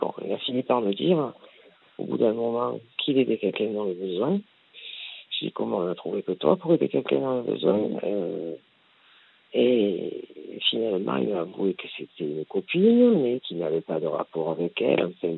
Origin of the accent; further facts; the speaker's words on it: Marseille, Provence-Alpes-Côte d'Azur, France; Je suis marseillaise.